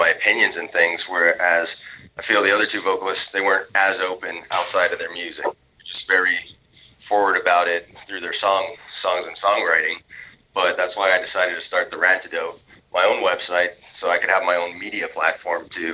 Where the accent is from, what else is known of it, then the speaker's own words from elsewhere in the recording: Montreal, Quebec, Canada; growing up in Montreal, I actually grew up as a pretty, like, under a Catholic household.